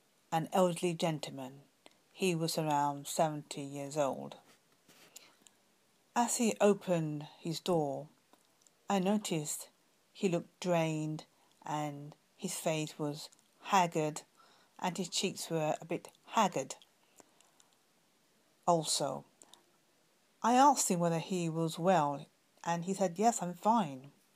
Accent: London, United Kingdom; from London, UK.

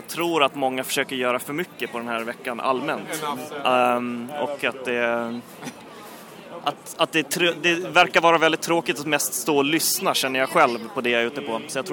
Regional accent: Gotland, Sweden; Jag jobbar på reklambyrå här på Gotland. Jag är gotlänning

